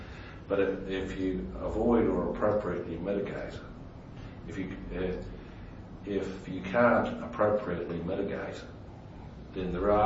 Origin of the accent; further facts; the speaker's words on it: Wellington, New Zealand; I'm from Wellington